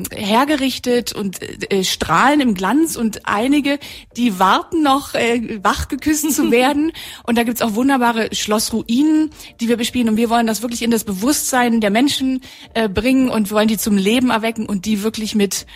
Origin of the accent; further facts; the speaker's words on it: Brandenburg, Germany; Und diese Idee wollte ich gerne auch in meine Heimat mitnehmen, nach Brandenburg, Berlin und Brandenburg.